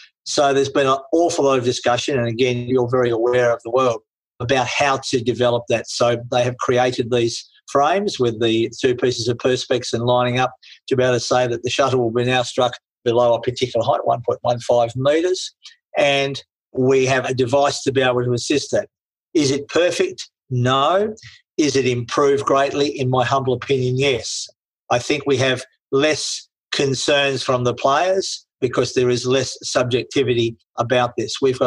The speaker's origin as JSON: {"language": "English", "region": "Tasmania", "country": "Australia", "said": "I come from Tasmania."}